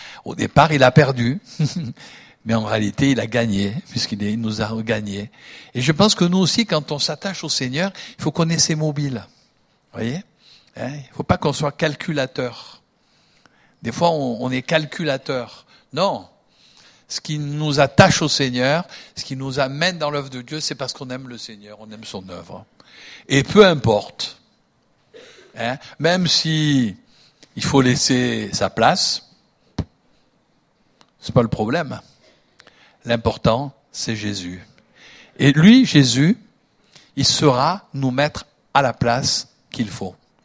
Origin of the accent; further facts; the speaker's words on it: Nice, Provence-Alpes-Côte d'Azur, France; J'ai été à Nice Nord, mon ancienne ville, puisque je suis niçois d'origine.